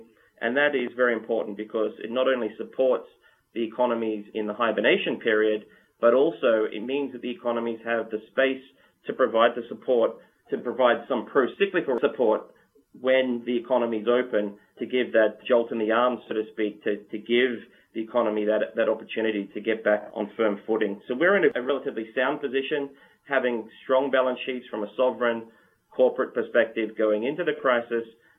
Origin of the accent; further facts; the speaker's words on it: Australia; so if I, being an Australian, when I look at the Australian economy